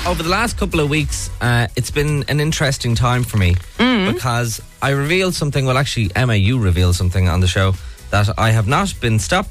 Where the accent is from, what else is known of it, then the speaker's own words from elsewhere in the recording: Leinster, Ireland; Just the fact that I said I was from Meath, I think he might get sick.